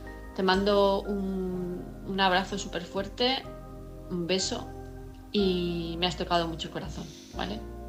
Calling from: Palma de Mallorca, Balearic Islands, Spain; de Palma de Mallorca.

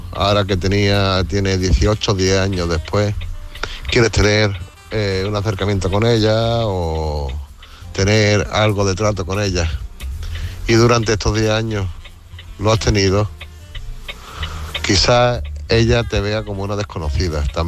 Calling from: Málaga, Andalusia, Spain; de Málaga, corresponsal en una unidad móvil.

